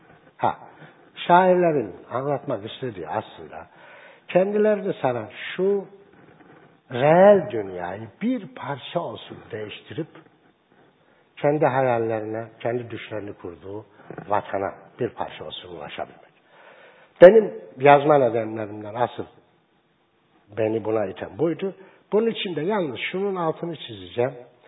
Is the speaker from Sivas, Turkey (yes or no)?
no; Samsun, Turkey; Samsun'da büyüdüğüm için kenar mahalle kültürü almışım. Oralarda büyüdüm.